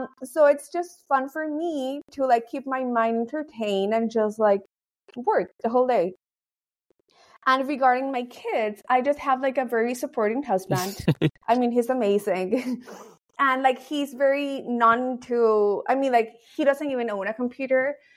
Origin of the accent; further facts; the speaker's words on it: Panama; And then I'm from Panama.